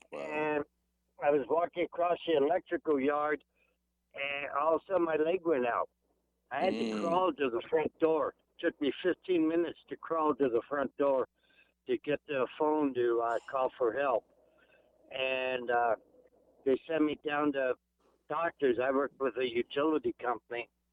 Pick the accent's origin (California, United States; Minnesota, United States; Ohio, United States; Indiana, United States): California, United States; Santa Clarita; In the valley in Santa Clarita.